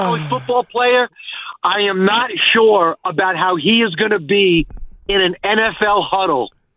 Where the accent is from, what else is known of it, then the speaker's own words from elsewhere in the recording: Coral Gables, Florida, United States; born and raised in Coral Gables, 5 minutes away from the U.